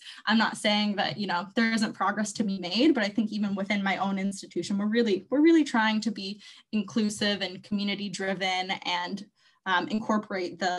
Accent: United States; now in Canada; I'm Canadian, but I grew up in the States. And when I came to Canada for university

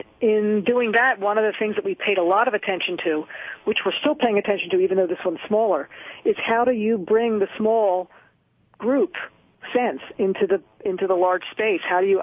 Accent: Philadelphia, Pennsylvania, United States; also born or lived in Colorado, United States; Well, it's a return to Philadelphia. I grew up in Philadelphia, and I returned with my 15-year-old son, and we came back.

